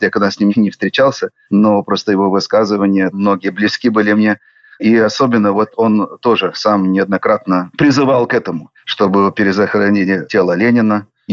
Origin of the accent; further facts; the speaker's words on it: Australia; moved away as an adult; И вот я в 1961 году родился там. Так что мое детство прошло в Австралии. Там я учился, закончил среднюю школу.